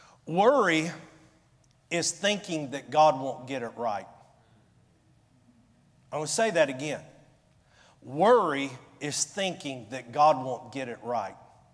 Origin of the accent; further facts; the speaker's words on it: Georgia, United States; Now, y'all help me out. I'm from Georgia.